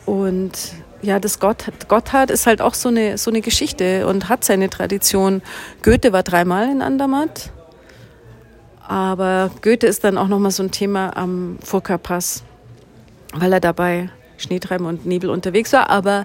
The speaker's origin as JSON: {"language": "German", "country": "Germany", "said": "Aber also für mich als Deutsche ist das natürlich jetzt nicht nur"}